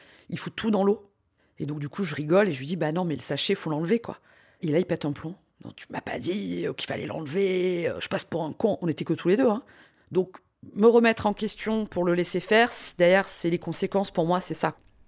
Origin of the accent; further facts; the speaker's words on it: South, France; parce que je suis fille du Sud, donc un peu de tempérament.